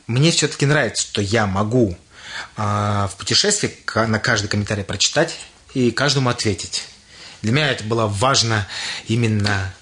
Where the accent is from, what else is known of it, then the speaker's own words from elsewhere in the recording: Zhukovsky, Moscow Oblast, Russia; я чаще всего старался подчеркивать, что я из Подмосковья, из Жуковского, да.